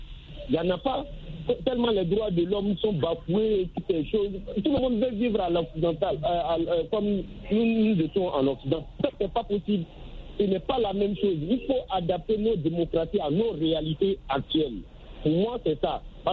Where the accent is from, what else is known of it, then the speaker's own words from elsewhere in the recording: Côte d’Ivoire; comme chez nous en Côte d'Ivoire, on le dit, faut qu'ils mettent de l'eau dans leur vin